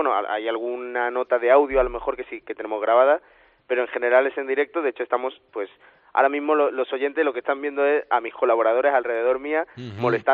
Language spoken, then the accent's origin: Spanish; Málaga, Andalusia, Spain; yo que soy de Málaga, trabajo en Radio Victoria